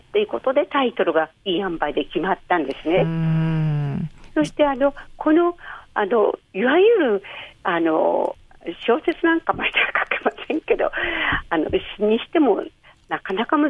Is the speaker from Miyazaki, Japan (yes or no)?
no; Nagaoka, Niigata, Japan; born there; 私の生まれは新潟長岡なんですけども、